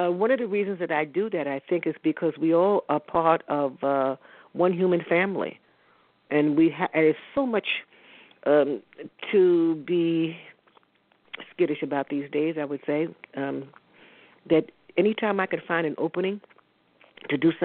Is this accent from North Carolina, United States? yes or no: yes; North Carolina, United States; But my family … We are from North Carolina.